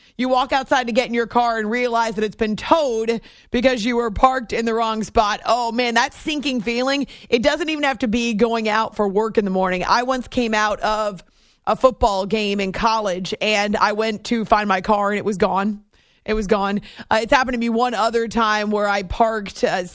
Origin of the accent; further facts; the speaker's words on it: New Hampshire, United States; I grew up in New Hampshire, so cold is I mean, it's cold.